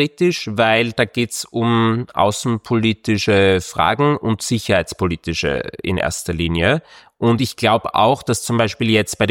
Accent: Austria; Als bei uns in Österreich

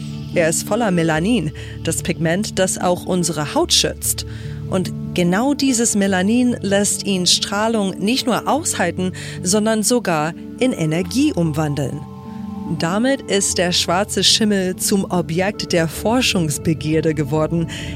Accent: United States; in meiner Heimat, den USA

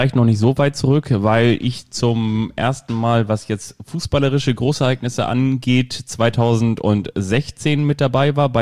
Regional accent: Kiel, Schleswig-Holstein, Germany; Ich bin ja auch in Kiel aufgewachsen.

